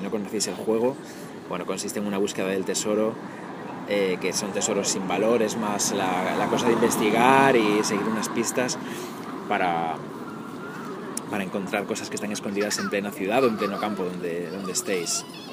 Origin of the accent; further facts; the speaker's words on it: Bamio, Galicia, Spain; Hay una María Auxiliadora también preciosa, que es la patrona de mi pueblo, de San Ginés de Bamio.